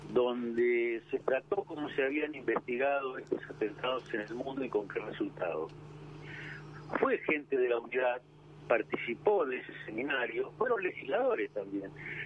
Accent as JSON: {"language": "Spanish", "town": "Trelew", "region": "Chubut", "country": "Argentina", "said": "No, yo estoy en mi pueblo, en Trelew, en la provincia de Cobut, yo soy de Trelew."}